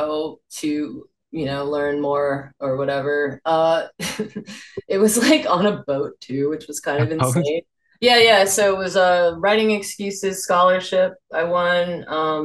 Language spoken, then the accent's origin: English; United States; because I grew up in America, biracial, half white, half Thai.